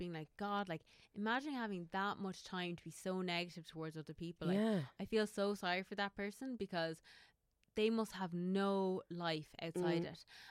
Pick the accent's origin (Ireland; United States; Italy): Ireland; And I think as Irish people, we have this really bad stigma around being confident as